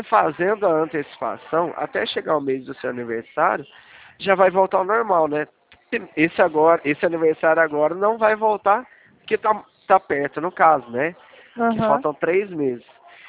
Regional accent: Leme, São Paulo, Brazil; eu sou da cidade de Leme.

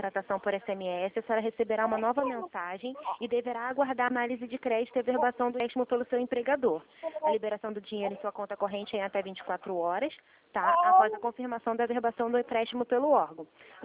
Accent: Nova Iguaçu, Rio de Janeiro, Brazil; sou de Nova Iguaçu.

